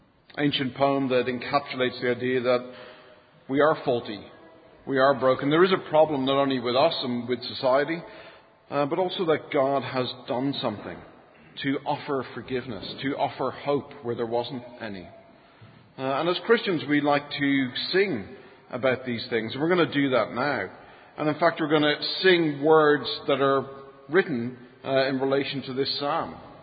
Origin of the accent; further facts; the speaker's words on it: Ireland; I come from Ireland.